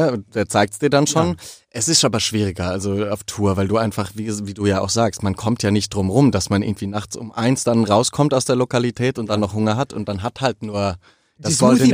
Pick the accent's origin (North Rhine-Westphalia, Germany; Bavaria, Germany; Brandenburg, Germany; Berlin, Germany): North Rhine-Westphalia, Germany; Cologne; ich bin ja auch in Köln groß geworden